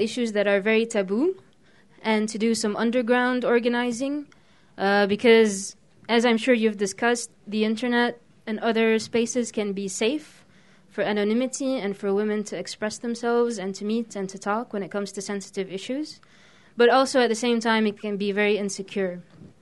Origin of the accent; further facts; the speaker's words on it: Beirut, Beirut Governorate, Lebanon; I'm from Beirut, Lebanon, which is in the Middle East.